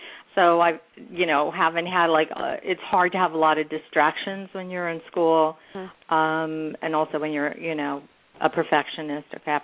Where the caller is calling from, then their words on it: San Francisco, California, United States; I'm calling from San Francisco area, my first time calling into your show